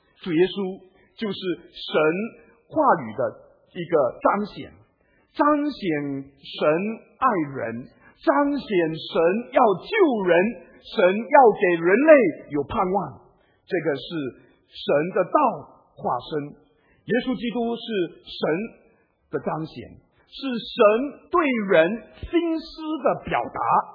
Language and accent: Chinese; China; 我们中国人也在寻找道